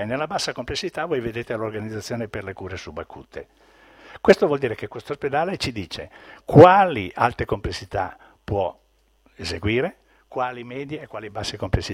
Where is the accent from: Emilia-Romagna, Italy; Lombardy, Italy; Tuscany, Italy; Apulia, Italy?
Lombardy, Italy; io vengo dalla Lombardia, sono orgoglioso di avere dirigenti di questo genere